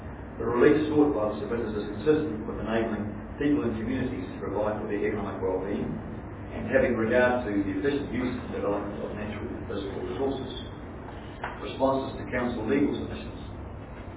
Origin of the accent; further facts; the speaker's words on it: Greymouth, West Coast, New Zealand; since it's my hometown many years ago, before I became a cottonseller as a coal miner